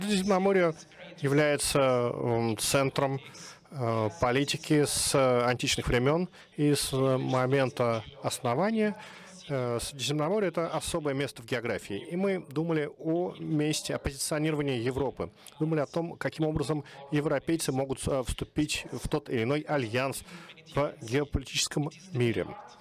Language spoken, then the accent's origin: Russian; Italy; Russian is a second language; Я же из Италии, но я могу скажу вам слово «пицца».